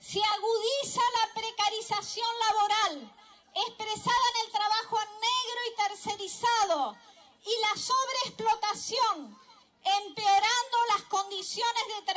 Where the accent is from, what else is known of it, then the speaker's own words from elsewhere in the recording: Rosario, Santa Fe, Argentina; Venimos de Rosario, ubicada en la fértil pampa húmeda